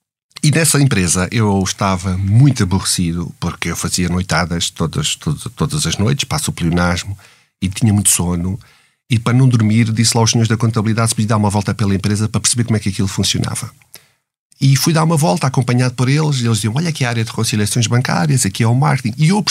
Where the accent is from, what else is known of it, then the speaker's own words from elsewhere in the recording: Portugal; Olha, eu sou português, queria abrir aqui uma empresa